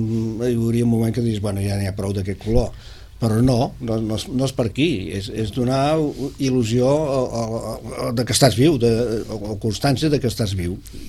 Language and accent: Catalan; Vilanova i la Geltrú, Catalonia, Spain; born there; Jo, inclús quan no vivia a Vilanova, o quan no vivia, jo vaig néixer a Vilanova, però quan no vivia a Vilanova